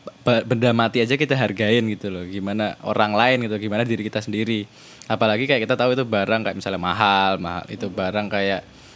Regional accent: Java, Indonesia; ketika aku sebagai orang Jawa melangkahi barang aja kadang aku merasa nggak enak gitu loh

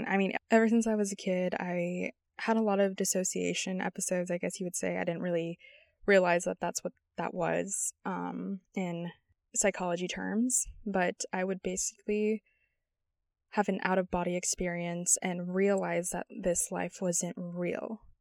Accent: San Diego, California, United States; moved away as an adult; also born or lived in Las Vegas; now in North Carolina, United States; I'm 24. I was born and raised in San Diego, and I moved to Las Vegas for college

